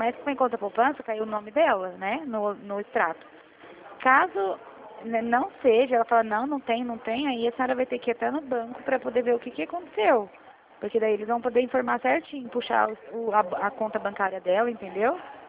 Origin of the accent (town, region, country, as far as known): Presidente Prudente, São Paulo, Brazil